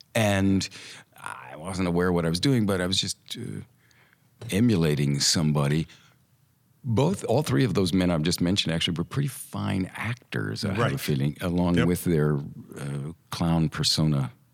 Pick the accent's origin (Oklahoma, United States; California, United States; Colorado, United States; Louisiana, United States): Oklahoma, United States; That sounds like people I grew up with in Oklahoma.